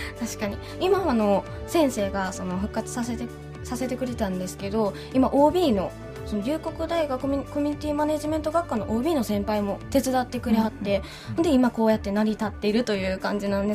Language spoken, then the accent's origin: Japanese; Takarazuka, Hyogo, Japan; accent: Kansai dialect; 兵庫県出身ですって言ったら大体西宮とか神戸とか言われるんですけど、そっちじゃないんですよね。宝塚の方なんですけど。はい、そうなんですよ。頑張って私は関西弁で頑張っていきたいと思います。